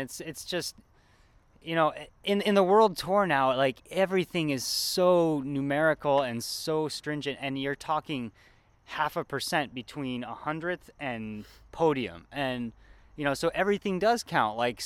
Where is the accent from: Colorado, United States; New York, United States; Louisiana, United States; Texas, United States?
Colorado, United States; I grew up in Colorado, and we have a lot of dirt roads in the mountains, and I started on the mountain bike.